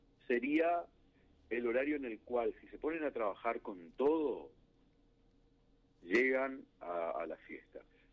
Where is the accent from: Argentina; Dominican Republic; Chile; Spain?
Argentina; Corrientes; Nosotros que somos de aquí, de Corrientes, y que conocemos esta región